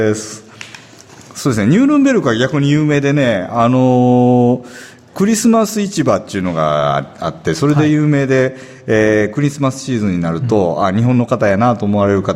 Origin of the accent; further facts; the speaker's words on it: Erlangen, Bavaria, Germany; Japanese is a second language; はい、ドイツから参りました。